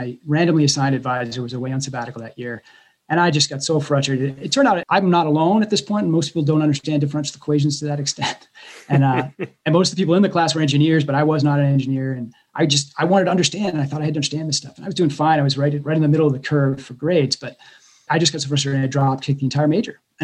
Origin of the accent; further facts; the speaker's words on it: East Coast, United States; because I grew up in the East Coast where we did social studies in school.